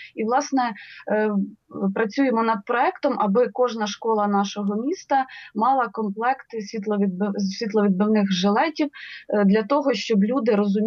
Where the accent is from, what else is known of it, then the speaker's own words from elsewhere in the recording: Kropyvnytskyi, Kirovohrad Oblast, Ukraine; Зазначу, що ми з Кропивницького і реалізовуємо проект «Будь видимим»